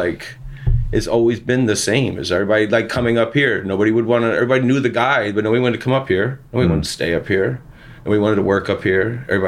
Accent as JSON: {"language": "English", "town": "Philadelphia", "region": "Pennsylvania", "country": "United States", "tie": "born or raised there", "said": "I come from Italian undertakers in the city. Like, it's not normal for kids to have dreadlocks and be Rasta style in inner city Italian neighborhoods"}